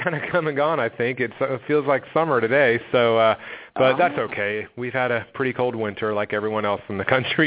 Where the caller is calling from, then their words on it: Georgia, United States; Outside of Atlanta, about 45 minutes outside of Atlanta.